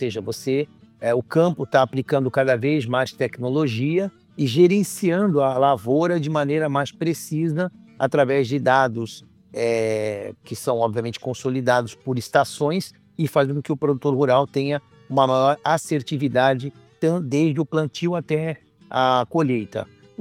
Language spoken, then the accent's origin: Portuguese; Santos, São Paulo, Brazil; eu sou natural da cidade de Santos, no estado de São Paulo. É uma região litorânea, predominantemente portuária, né?